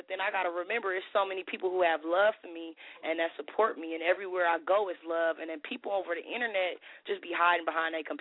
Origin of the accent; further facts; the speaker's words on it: Oakland, California, United States; I'm from Oakland. I'm from West Oakland, California.